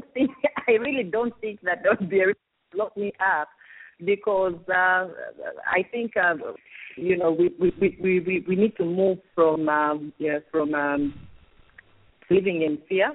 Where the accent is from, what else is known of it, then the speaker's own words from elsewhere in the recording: Chililabombwe, Copperbelt, Zambia; born there; Yes, I was born in Chilabombwe myself.